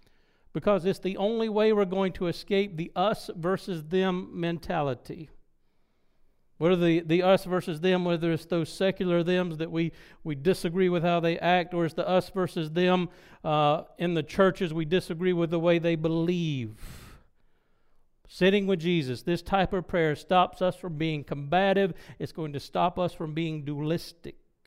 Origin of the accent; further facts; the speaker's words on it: South Carolina, United States; I was ready to fight because I grew up in South Carolina. You couldn't swing a dead cat without hitting a Baptist.